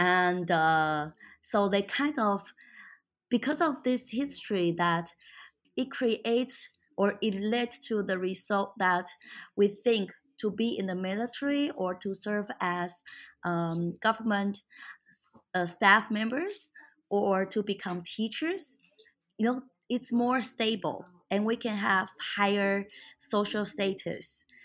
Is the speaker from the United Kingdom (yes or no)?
no; Taipei, Taiwan; But the reason why I grew up in Taipei and the reason why I cannot speak my language, that's also the result of colonization.